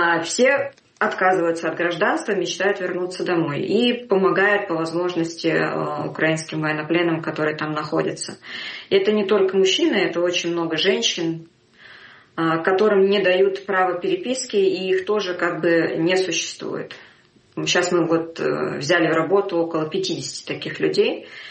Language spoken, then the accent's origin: Russian; Rostov-on-Don, Rostov Oblast, Russia; Я сама из Ростова